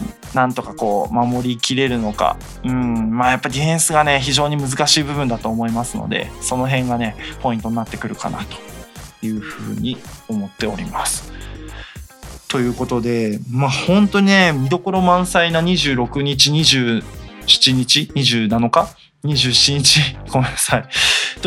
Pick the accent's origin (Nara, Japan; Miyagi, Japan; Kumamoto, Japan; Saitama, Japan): Miyagi, Japan; Sendai; 宮城のね、まあ、地元仙台のチームなんですけど、仙台エアジョーカーのチーム、ここはまあやっぱり地元ということもあるんで